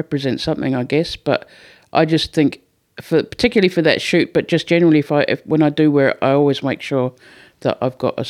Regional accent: London, United Kingdom; I'm from the UK originally. I was born in London. My mum married an Englishman, and I was born 9 months after the honeymoon.

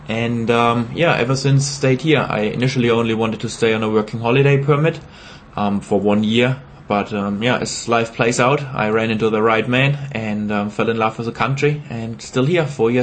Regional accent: Haßfurt, Bavaria, Germany; English is a second language; I'm 33 years old right now. I'm originally from Germany. I was born in a very small town called Haßfurt. I grew up there

